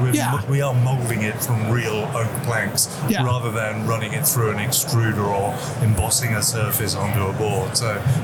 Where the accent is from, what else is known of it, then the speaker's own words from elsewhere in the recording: United Kingdom; now in Boston, United States; Despite that accent, I'm actually from Boston, originally from the UK a long time ago.